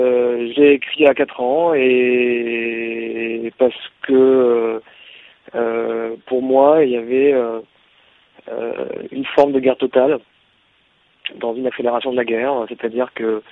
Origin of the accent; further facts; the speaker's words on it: Paris, Île-de-France, France; moi par exemple en tant que Parisien, je vivais